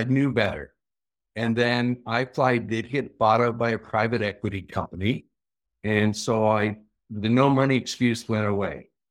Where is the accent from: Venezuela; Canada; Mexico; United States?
Canada; Niagara Falls, Ontario; So I'm originally from Niagara Falls, Canada.